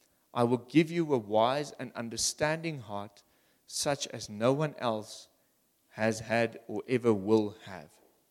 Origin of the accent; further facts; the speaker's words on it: Oshakati, Oshana, Namibia; also born or lived in Windhoek; I was born in Windhoek and we lived in Oshakati for 3 or 4 years.